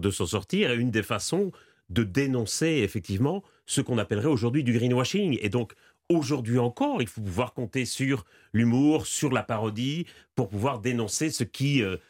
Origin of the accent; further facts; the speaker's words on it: Belgium; je suis frappé, en tant que Belge, d'entendre souvent la France se proclamer championne du monde de l'écologie